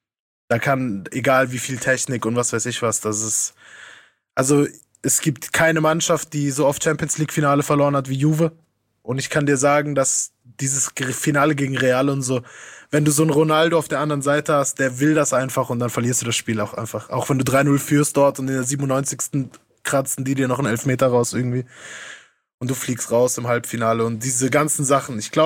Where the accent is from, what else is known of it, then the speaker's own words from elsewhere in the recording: Italy; now in Germany; in dem Land, in dem du lebst als Italiener